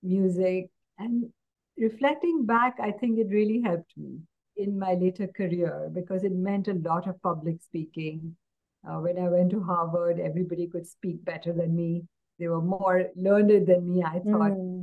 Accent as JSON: {"language": "English", "town": "Mumbai", "region": "Maharashtra", "country": "India", "tie": "born or raised there", "said": "I grew up in Mumbai, and it was in what we call the Queen's Necklace. It's called Marine Drive, and it was Art Deco building in the 1960s"}